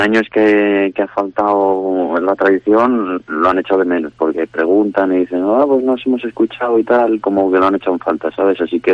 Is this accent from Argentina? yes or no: no; Omoño, Cantabria, Spain; Cantamos en Omoño, que es mi pueblo, y cantamos en Liermo, que es el pueblo vecino.